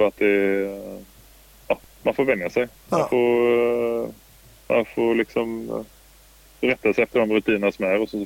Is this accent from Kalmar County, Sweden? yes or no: yes; Kalmar County, Sweden; jag är från Öland.